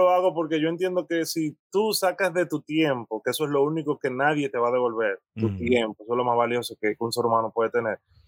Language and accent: Spanish; Santo Domingo, Dominican Republic; Yo soy de Villa Duarte, Maquiteria. Es un barrio cerca del Faro Colón, de Isabelita. Me crié en todos esos matorrales.